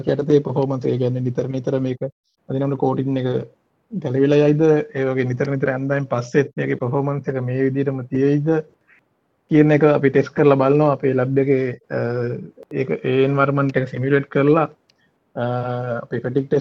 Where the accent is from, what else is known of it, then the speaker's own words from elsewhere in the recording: Kelaniya, Western Province, Sri Lanka; now in Australia; මගේ ගම කැලණියේ මම කැලණියෙන් මට ඉන්නවා සහෝදර සහෝදරියෝ 4 දෙනෙක් ඉන්නවා. මම තමයි තුන්වෙනියා. මම ස්කූලේ ගියේ කොළඹ අශෝක විද්‍යාලයේ එක වසරේ ඉඳන් 11 වසරනකම්